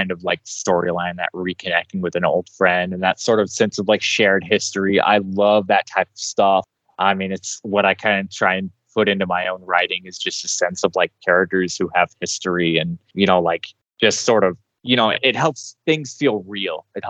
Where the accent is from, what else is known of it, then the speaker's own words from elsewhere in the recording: Indiana, United States; I'm from Indiana, and I live up in Fort Wayne, which is a fairly big city.